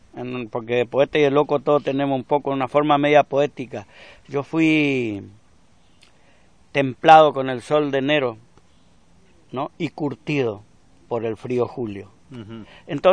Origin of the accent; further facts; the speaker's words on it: Buenos Aires, Argentina; born there; also born or lived in Corrientes; Yo nací en la Capital Federal, ¿no?